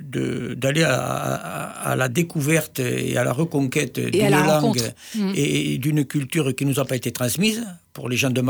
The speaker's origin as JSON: {"language": "French", "region": "Occitanie", "country": "France", "tie": "born there", "said": "Et je suis né au Moulin, en bas, au bord de l'Aveyron, où on a un autre regard."}